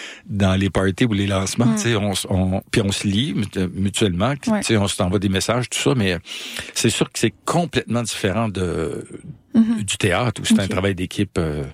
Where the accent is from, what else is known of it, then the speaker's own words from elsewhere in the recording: Quebec, Canada; Moi, je viens de l'Outaouais.